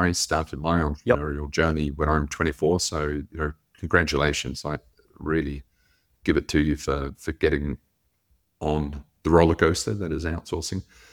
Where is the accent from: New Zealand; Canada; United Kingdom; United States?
New Zealand; Hamilton, Waikato; I actually grew up in New Zealand myself. I grew up in Hamilton from the ages of 3 until 18.